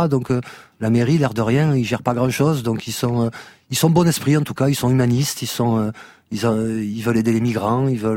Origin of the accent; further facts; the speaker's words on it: Marseille, Provence-Alpes-Côte d'Azur, France; Donc en tant que Marseillais